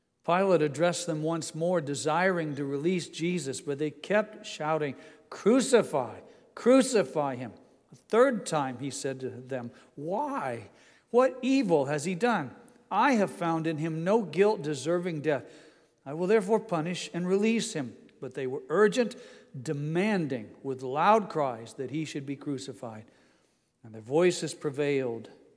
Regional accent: Indiana, United States; I'm from Indiana, so I'm never exactly sure how to pronounce the name of the museum in Paris.

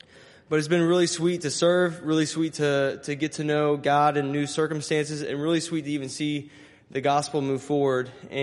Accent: Linton, United States; now in Columbus, United States; I grew up here in Linton. I am a certified Linton Minor alum, so minor pride.

